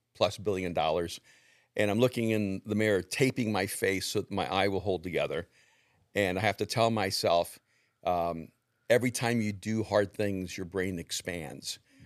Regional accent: San Salvador, El Salvador; I'm from El Salvador, small yep. little country in Central America, born in the capital, San Salvador. My address as a little boy was Calle de San Salvador.

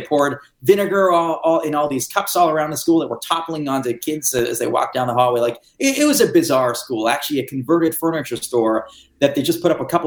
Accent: Plymouth, Massachusetts, United States; I grew up in Plymouth, Massachusetts, decent area.

